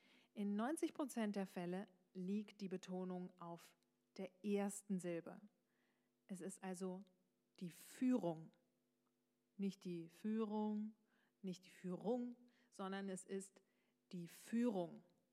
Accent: East Germany, Germany; Ich bin einfach sofort der Ossi. Es geht auch gar nicht darum, dass ich meinen Dialekt nicht mag. Das ist, ich liebe meine Heimat, ich liebe meinen Dialekt.

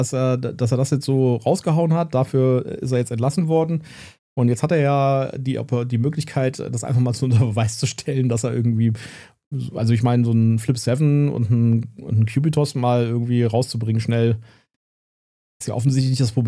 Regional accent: Bonn, North Rhine-Westphalia, Germany; Wir sind ja aus Bonn

